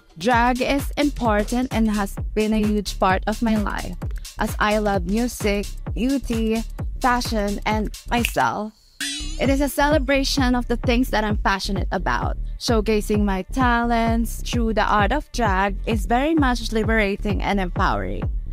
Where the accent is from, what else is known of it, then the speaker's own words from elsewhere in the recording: Marikina, Metro Manila, Philippines; As far as I know, there's really no drag scenes in my hometown in Marikina, but the drag scenes here in Manila is very, very inspiring